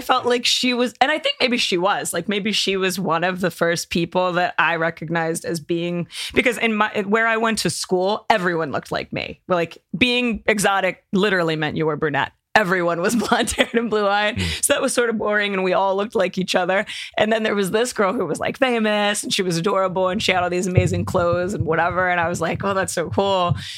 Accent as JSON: {"language": "English", "town": "Baltimore", "region": "Maryland", "country": "United States", "tie": "born or raised there", "said": "80s, 90s, Baltimore."}